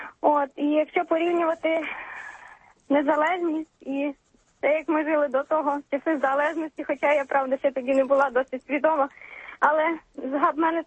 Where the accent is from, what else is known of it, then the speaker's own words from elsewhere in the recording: Brody, Lviv Oblast, Ukraine; я з Львівської області, місто Броди.